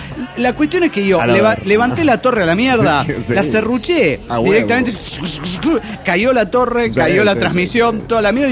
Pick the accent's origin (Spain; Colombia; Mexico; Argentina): Argentina; Mina Clavero, Córdoba; de mi querido pueblo, de Mina Clavero